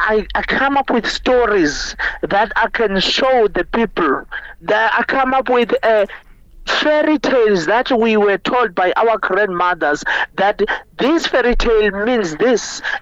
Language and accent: English; Eastern Cape, South Africa; now in Johannesburg, South Africa; I'm coming from the Eastern Cape, the poorest province.